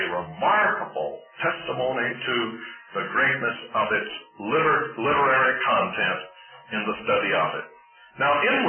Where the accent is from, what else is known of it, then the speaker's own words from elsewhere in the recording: South Carolina, United States; also born or lived in Birmingham, Alabama; Those of us from the east, southeast, such as I am, in South Carolina, we don't have a whole lot in my hometown, but I lived for a long time in a city in the south. I'm afraid to mention it these days, Birmingham.